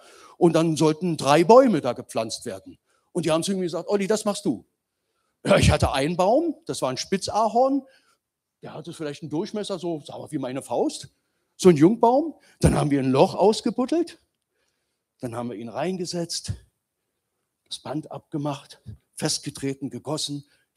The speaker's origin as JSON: {"language": "German", "region": "Berlin", "country": "Germany", "tie": "born or raised there", "said": "ich habe als gebürtiger Berliner bin ich hier aufgewachsen."}